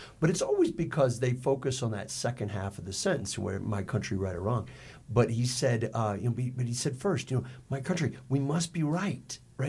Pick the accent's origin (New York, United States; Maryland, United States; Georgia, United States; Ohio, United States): Georgia, United States; Decatur; So growing up in Decatur, Georgia, I've got to claim Stephen Decatur, you know.